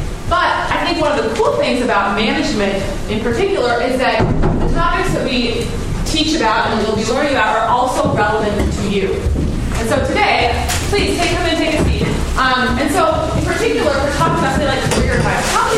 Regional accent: United States; now in United Kingdom; You'll be able to tell from my voice I'm American, and I come out of the American university system

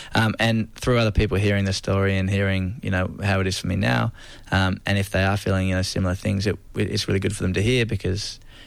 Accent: Hobart, Tasmania, Australia; back in my home town in Hobart, with South Hobart

